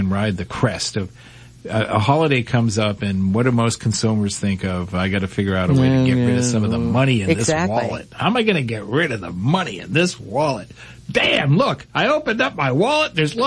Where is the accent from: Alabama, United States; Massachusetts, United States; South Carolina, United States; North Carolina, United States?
Massachusetts, United States; Remember, I grew up in Massachusetts, where St. Patrick's Day is one of the top three holidays of the year.